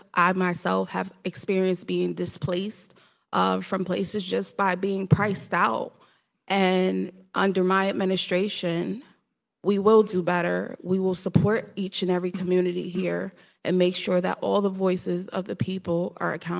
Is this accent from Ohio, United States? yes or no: no; Jersey City, New Jersey, United States; I grew up in the Greenville section on Dwight Street, and I know the story very well. I went to school downtown, St. Anthony's High School